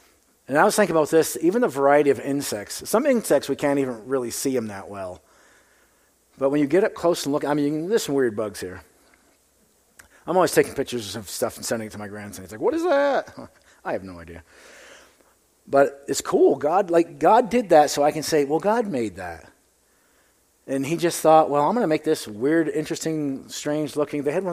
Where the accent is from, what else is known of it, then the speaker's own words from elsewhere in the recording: Maine, United States; I'm from Maine. The trees grow like this.